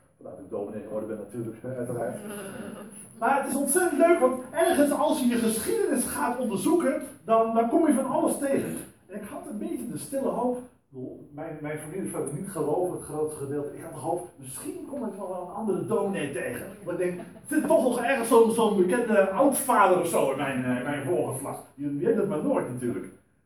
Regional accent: Dordrecht, South Holland, Netherlands; Ik ben een echte Dordtenaar, dat weet ik.

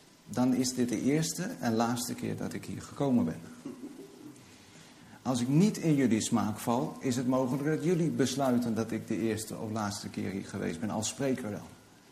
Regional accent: Dokkum, Friesland, Netherlands; now in Veenendaal, Netherlands; Ik ben 43. Ik kom uit Veenendaal. Oorspronkelijk kom ik uit Friesland, uit het mooie stadje Dokkum.

